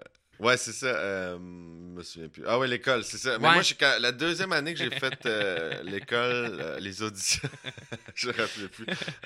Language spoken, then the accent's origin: French; Laval, Quebec, Canada; toi, tu viens de là, ouais, je viens de Laval